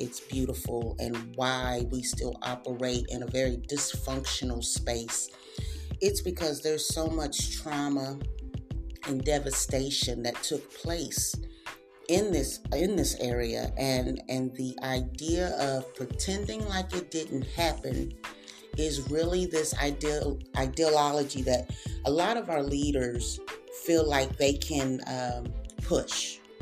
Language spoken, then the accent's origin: English; Springfield, Missouri, United States; Today's topic, my hometown, Springfield, Missouri. It is an interesting place to be born and raised in.